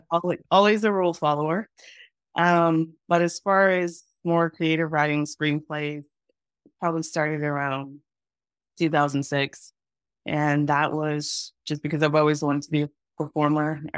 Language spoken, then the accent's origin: English; Texas, United States; also born or lived in Los Angeles / Atlanta; I am from Texas. That's where I grew up when I went to college and grad school. And I lived in LA. I lived in Atlanta, mostly pursuing acting, but writing, producing. And now I'm back in Texas.